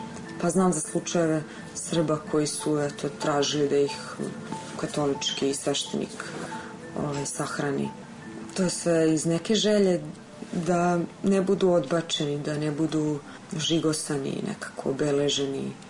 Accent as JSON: {"language": "Serbian", "country": "Serbia", "moved": "yes", "said": "Ako sam došla iz Srbije, ovde, naravno, prošla sam taj šok"}